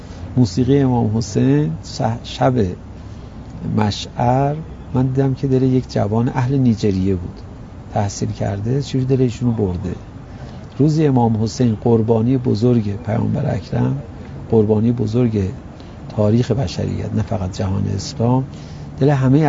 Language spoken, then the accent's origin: Persian; Iran; ما طلبه هستیم، یعنی که میدید ما ایرانی هستیم